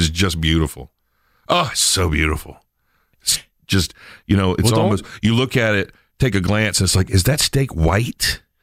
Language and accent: English; Henderson, United States; And I'm from Henderson, man. At that point, I've been living in Henderson since childhood.